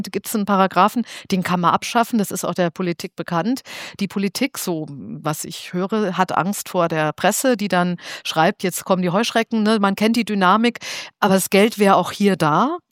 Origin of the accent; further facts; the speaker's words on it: Kiel, Schleswig-Holstein, Germany; meine Heimatstadt Kiel plant eine Straßenbahn bis 2034.